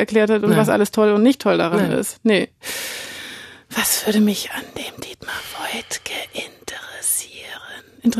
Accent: Güstrow, Mecklenburg-Vorpommern, Germany; auf dem Weg nach Mecklenburg-Vorpommern in meiner Heimatstadt Güstrow

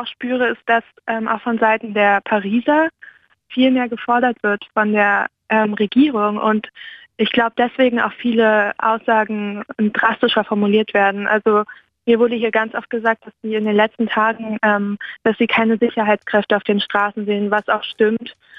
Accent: Germany; now in France; das habe ich auch als Deutsche hier in Frankreich gemerkt

